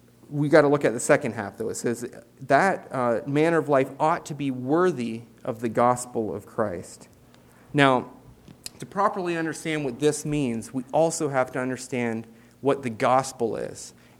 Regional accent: Canada; Many of you know that I grew up in Canada, a Canadian citizen.

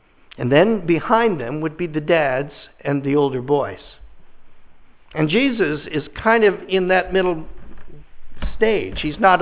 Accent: Windsor, Ontario, Canada; I grew up in Windsor. I'll give myself the benefit of the doubt about growing up, but I lived in Windsor until I was married at 24, and Windsor's right up against the United States and Detroit.

